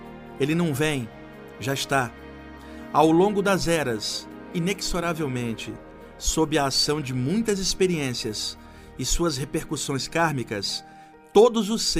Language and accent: Portuguese; Rio de Janeiro, Brazil; now in São Paulo, Brazil; eu hoje de fora, olhando o Rio de Janeiro, e peço a Deus que ilumine tanto a cidade onde eu cresci, e eu agradeço por ter vivido lá tantos anos, assim como agradeço estar em São Paulo hoje, vivendo aqui também.